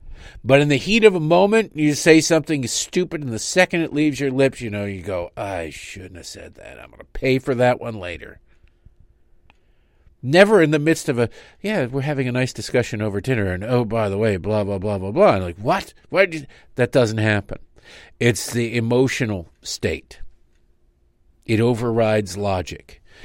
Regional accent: Michigan, United States; I grew up in Michigan, at the time and in the years when Jack Kevorkian was traveling around the Detroit area

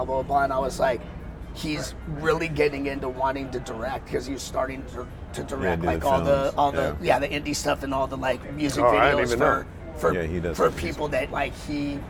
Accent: Venice, California, United States; like, I grew up in Venice, and the whole … connection.

